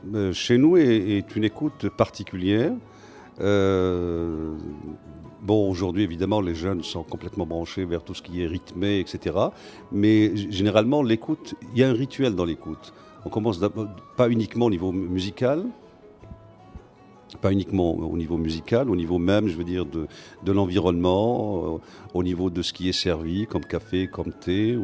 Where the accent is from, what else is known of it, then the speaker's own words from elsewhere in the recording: Algiers, Algiers Province, Algeria; Je suis d'Alger, je suis natif d'Alger.